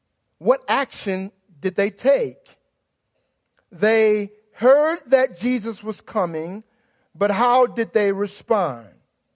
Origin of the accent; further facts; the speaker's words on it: New Orleans, Louisiana, United States; I am from New Orleans, and every now and then it comes forth.